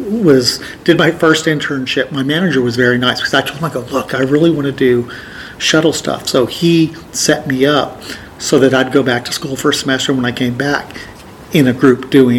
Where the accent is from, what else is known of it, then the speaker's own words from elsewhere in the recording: Texas, United States; We're from Texas, so I started interviewing around